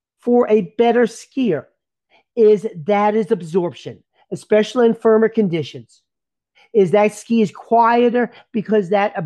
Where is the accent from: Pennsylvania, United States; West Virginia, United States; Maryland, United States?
Pennsylvania, United States; growing up in the Poconos, and like all of us kids, we thought we were better than we were.